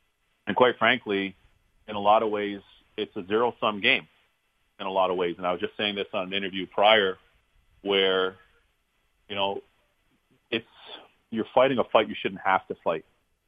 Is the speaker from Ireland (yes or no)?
no; Canada; now in United States; parents emigrated from Barbados in the Caribbean, and they went to Canada. So my ancestral home's Barbados in the Caribbean. You know, I was born and raised in Canada, and home for me is the United States.